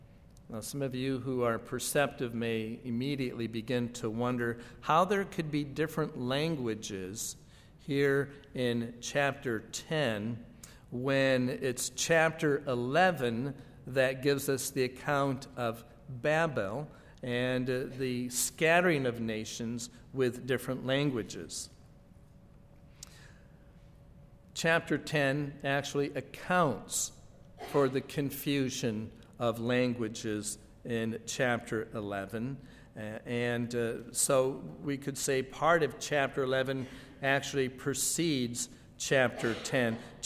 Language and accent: English; Arizona, United States; Now I'm from Arizona, so living in Arizona, when I think of coastlands, naturally I'm going to think of California, which is probably the closest coast